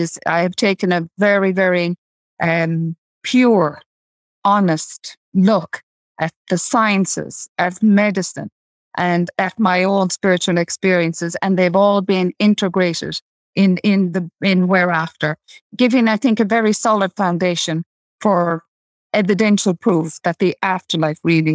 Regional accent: Ireland; And I grew up in Ireland

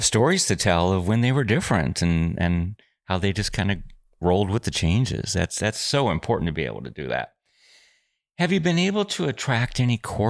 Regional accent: Chicago, Illinois, United States; growing up in Chicago, I never would have thought of sending money to Steve Dahl

